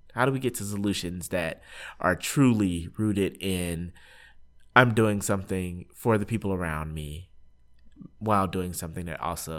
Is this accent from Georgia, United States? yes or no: yes; Atlanta, Georgia, United States; so I grew up in Atlanta. You know, where it was a community that's, you know, I'm African American male, and it's a community that, you know, is largely African American.